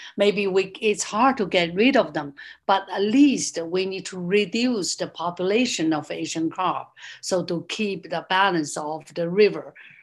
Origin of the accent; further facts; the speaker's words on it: China; moved away as an adult; now in United States; I came from China